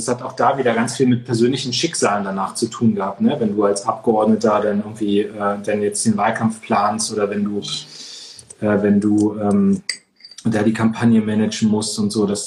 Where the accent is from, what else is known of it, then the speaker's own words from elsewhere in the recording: Munster, Germany; als wir in Munster, meiner Heimatstadt, sehr konservativ die Bürgermeisterwahl gewonnen haben.